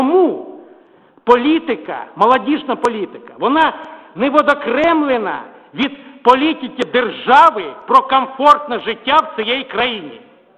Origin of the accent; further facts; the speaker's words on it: Plesetsk, Arkhangelsk Oblast, Russia; moved away; also born or lived in Sverdlovsk; де я ріс, мій батя ракетник-стратег, і моє дитинство пройшло на Руському Сєвєрі в Архангельській області, космодром Плесецький